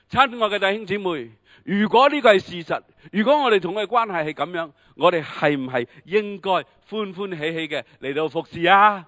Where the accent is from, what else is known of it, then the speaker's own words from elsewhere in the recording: Hong Kong; 我香港大嘅